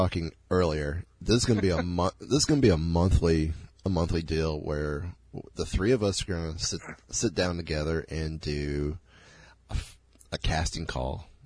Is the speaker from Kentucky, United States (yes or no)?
yes; Kentucky, United States; Hey, leave my home state out of this. Just because they're from Kentucky.